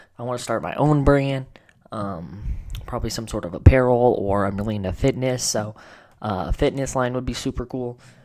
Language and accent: English; Colorado, United States; currently, I am living in the basement of a house I grew up in Colorado, and I am 22 years old